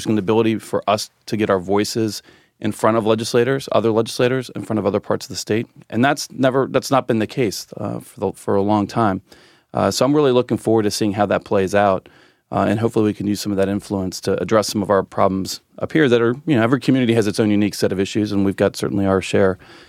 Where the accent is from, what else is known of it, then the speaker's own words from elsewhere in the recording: Kentucky, United States; I've loved growing up in Northern Kentucky and Cincinnati because I always got the best of both worlds.